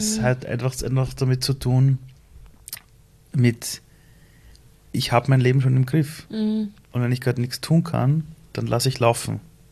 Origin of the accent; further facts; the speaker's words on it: Iran; in meinem Heimatland Iran könnte ich dein Vater sein